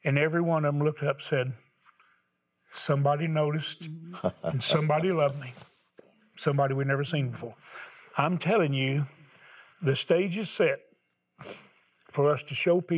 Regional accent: the South, United States; I don't know. I'm from the South.

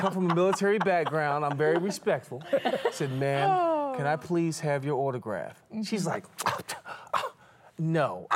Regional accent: Philadelphia, Pennsylvania, United States; But I have to admit, I grew up in Philadelphia, so I wear the star on the helmet

